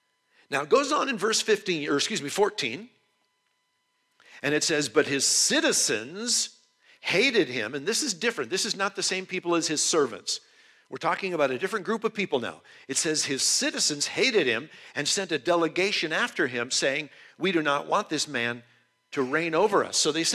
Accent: United States; But I'm an American and we ruin everything.

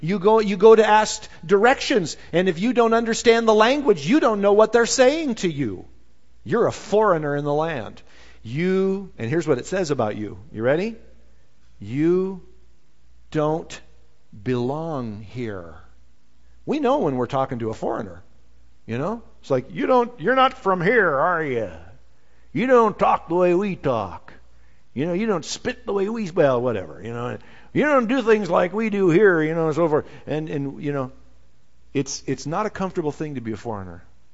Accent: United States; You know, I'm an American, you know, lived in America, the United States of America, for 51 years, and I like it here, you know.

